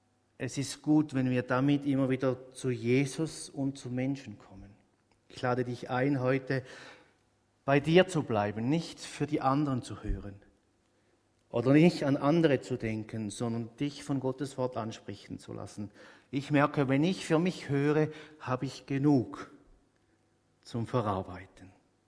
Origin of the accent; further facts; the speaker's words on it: Switzerland; Bei uns in der Schweiz ist das nicht ganz so klar.